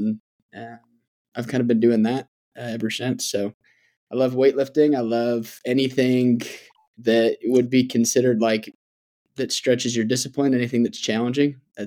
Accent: Utah, United States; Yeah, so I grew up in Utah. I've lived in Utah my whole life.

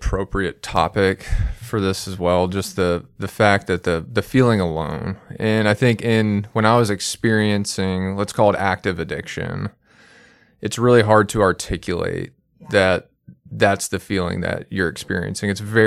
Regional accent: Houston, Texas, United States; I'm from Houston. My wife and I live here, and we've got 2 little boys.

